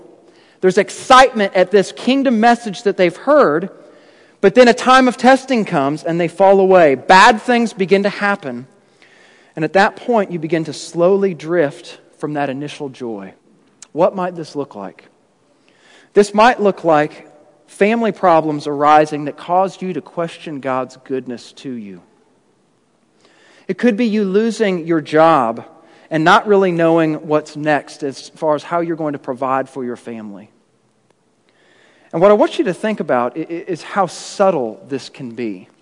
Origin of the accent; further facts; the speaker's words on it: Kansas City, Missouri, United States; also born or lived in Texas / Indiana; Many of you know that I grew up in Kansas City. We lived in Texas for a while, and then we lived in Indiana.